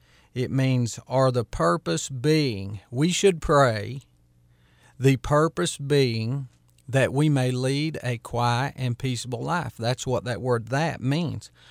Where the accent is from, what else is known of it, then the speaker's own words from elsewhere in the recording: United States; I'm going to talk about America because I'm an American citizen and that's where we are.